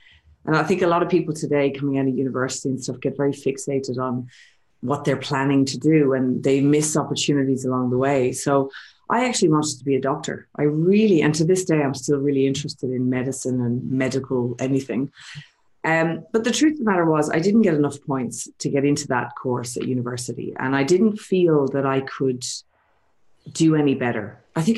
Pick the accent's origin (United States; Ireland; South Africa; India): Ireland; Leinster; now in Sydney, Australia; I'm Irish. So I'm from just outside Dublin in Ireland. And I moved to Sydney, Australia when I was about, it's like 17 years ago now. Let's not talk about how old I am. So I've lived here in this beautiful country for about 17 years